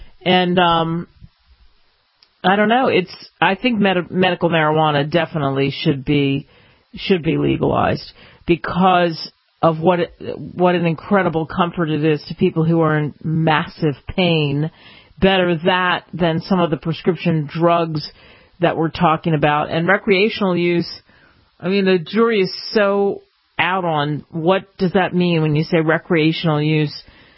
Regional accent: New Jersey, United States; I grew up near the Pine Barrens in New Jersey.

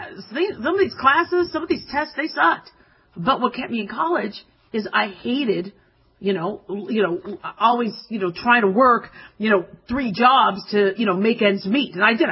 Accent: Phoenix, Arizona, United States; I grew up in Phoenix, and it was really hot.

